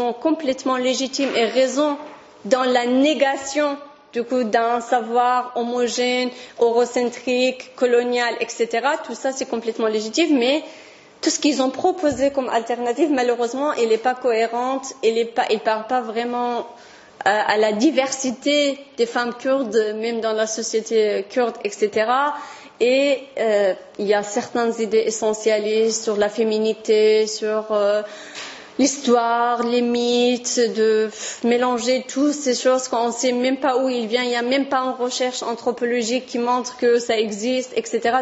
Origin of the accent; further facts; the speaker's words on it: Kurdistan, Iran; French is a second language; quand je viens de Kurdistan, de l'Iran